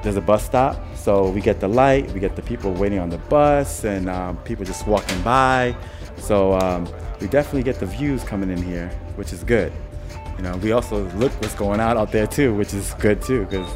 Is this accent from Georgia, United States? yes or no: no; New York, United States; moved away as an adult; I'm from New York. I moved out here. I got a job at a salon.